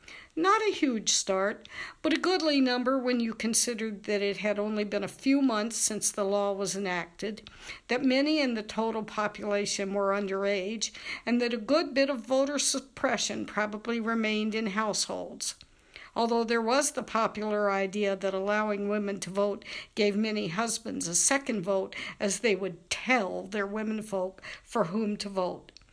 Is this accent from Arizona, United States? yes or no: no; Kentucky, United States; Early in my home state, Kentucky, they also granted and then revoked the right for women to vote.